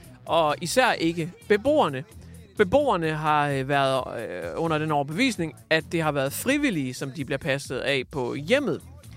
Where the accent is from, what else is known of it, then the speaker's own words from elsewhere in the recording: North Denmark Region, Denmark; now in Aalborg, Denmark; Jeg sidder og optager det her lige nu i Aalborg. Der er lidt mere fart på, end der er i min hjemby i Jørgen, som lige ligger 60 km nord for Aalborg.